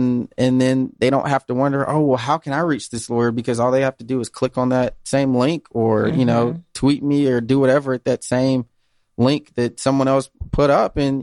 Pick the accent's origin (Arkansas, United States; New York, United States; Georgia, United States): Georgia, United States; Atlanta; I am. Born and raised in Atlanta.